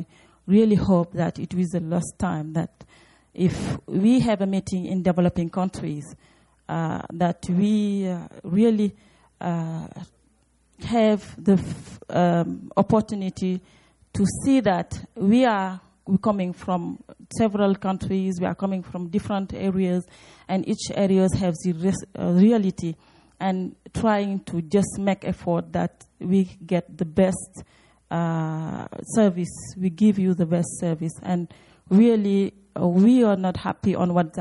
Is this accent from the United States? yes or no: no; Senegal; I'm from Senegal.